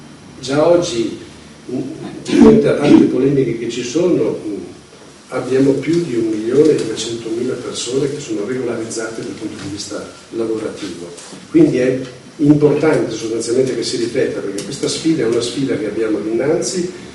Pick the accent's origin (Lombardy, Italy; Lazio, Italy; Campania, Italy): Lombardy, Italy; Milan; Io vengo da Milano